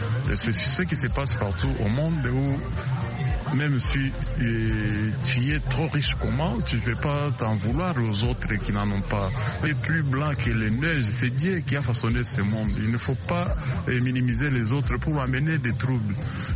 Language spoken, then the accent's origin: French; Kinshasa, DR Congo; trop de couloune ici chez nous à Kinshasa.